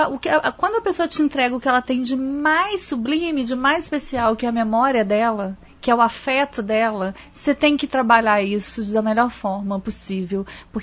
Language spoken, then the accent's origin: Portuguese; Minas Gerais, Brazil; porque eu sou de Minas, é muito longe mesmo para mim.